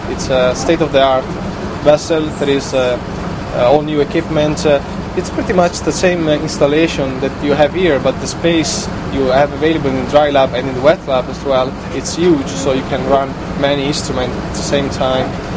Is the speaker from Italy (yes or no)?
yes; Italy; English is a second language; now in Ireland; I'm from Italy, and I was working as a hydrographer before.